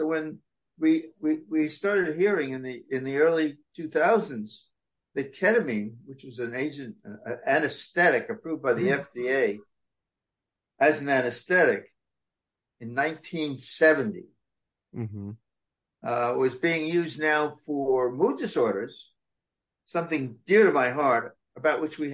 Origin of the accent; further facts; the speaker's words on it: Los Angeles, California, United States; Los Angeles.